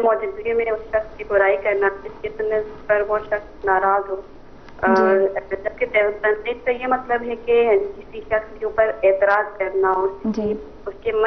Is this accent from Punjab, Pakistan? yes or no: no; Gilgit, Gilgit-Baltistan, Pakistan; گلگت سے میرا تعلق